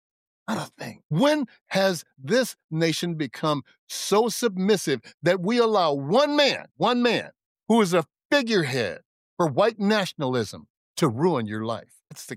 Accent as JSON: {"language": "English", "town": "Memphis", "region": "Tennessee", "country": "United States", "said": "Here I came from Memphis, Tennessee, a southern country, and had no idea what I was facing."}